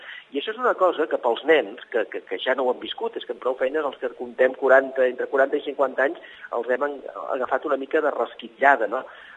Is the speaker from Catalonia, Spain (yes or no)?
yes; Vilafranca del Penedès, Catalonia, Spain; jo per exemple no visc a l'Espluga de Francolí, jo sóc de Vilafranca